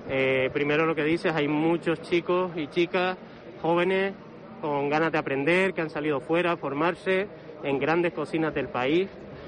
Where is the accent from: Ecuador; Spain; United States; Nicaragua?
Spain; Canary Islands; la isla de Gran Canaria, a mi tierra